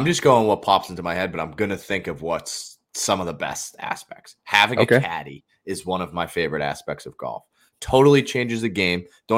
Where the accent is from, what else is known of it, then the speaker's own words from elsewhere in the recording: Massachusetts, United States; We're from Massachusetts. I can't smoke weed when I'm playing golf.